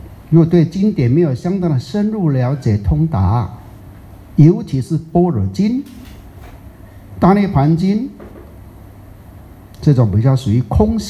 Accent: Taiwan; 如果以我们台湾话来讲的话

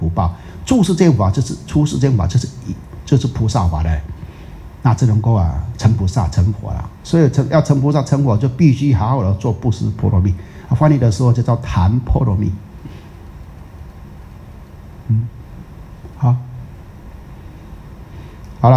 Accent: Taiwan

